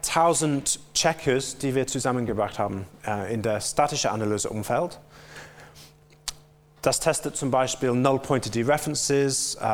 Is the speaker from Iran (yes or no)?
no; England, United Kingdom; German is a second language; Wie Sie wahrscheinlich von meinem Akzent hören können, komme ich nicht aus Deutschland, sondern komme auch aus der Insel, aus Großbritannien. Und ich werde versuchen, diesen Vortrag auf Deutsch zu geben.